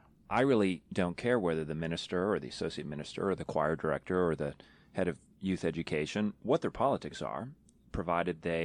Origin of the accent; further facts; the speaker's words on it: New York, United States; I'm from New York originally. I'm a big fan of the New York Yankees.